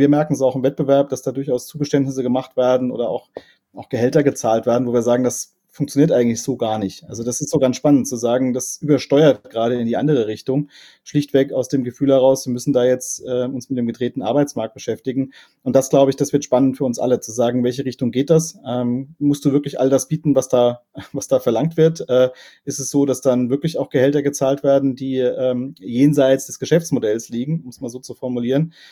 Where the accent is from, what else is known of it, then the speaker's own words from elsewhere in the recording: Rhineland-Palatinate, Germany; ich bin Pfälzer